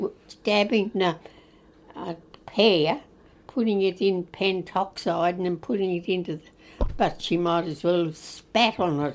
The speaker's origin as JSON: {"language": "English", "town": "Miles", "region": "Queensland", "country": "Australia", "tie": "born there", "said": "I was born in Miles, which was quite a long way away"}